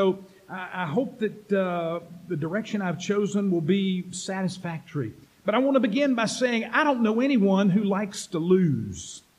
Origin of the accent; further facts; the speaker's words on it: Alabama, United States; Now, as a boy growing up in Alabama, we didn't swim in pools. We swam in the Alabama River